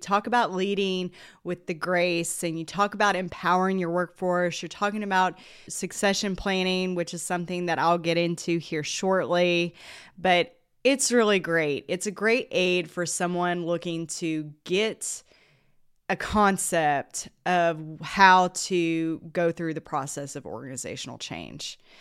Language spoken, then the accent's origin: English; the South, United States; And that kind of leads me into the title of your book, which as a Southerner, I really appreciate.